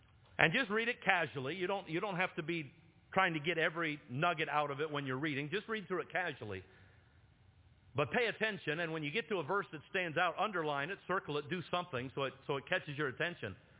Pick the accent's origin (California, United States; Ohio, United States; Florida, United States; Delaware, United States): Ohio, United States; Cambridge; I said, I'm from Cambridge, Ohio.